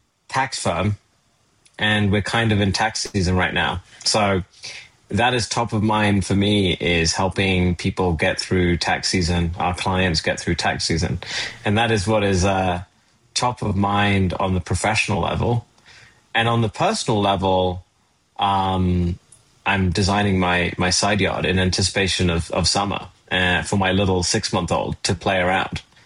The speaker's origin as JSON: {"language": "English", "country": "Italy", "tie": "born or raised there", "also_born_or_lived": "United Kingdom", "lives_now": "United States", "said": "two, I live in Colorado, but I don't ski. And number three, I grew up in Italy and the UK, and now I'm in America."}